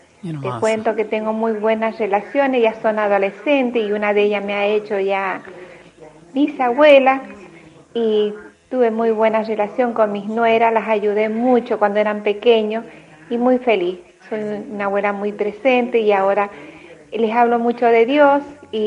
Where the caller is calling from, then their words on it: Mendoza, Argentina; de Mendoza, te cuento